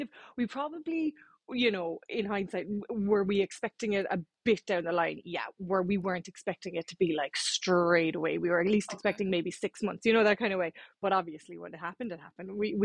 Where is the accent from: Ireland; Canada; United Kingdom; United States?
Ireland; Cork, Munster; I am from Cork, living in Cork. I am 34 years of age and I have just the two twin boys.